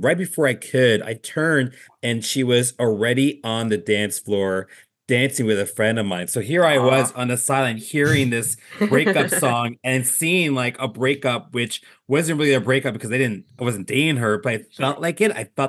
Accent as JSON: {"language": "English", "town": "Toronto", "region": "Ontario", "country": "Canada", "said": "Because I'm from Toronto, and you know, we certainly have a music scene"}